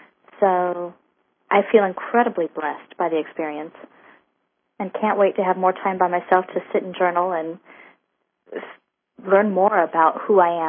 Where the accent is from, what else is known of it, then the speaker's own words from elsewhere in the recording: Huntington Beach, California, United States; I don't believe Oregon would claim me yet. I am born and raised in California, Huntington Beach.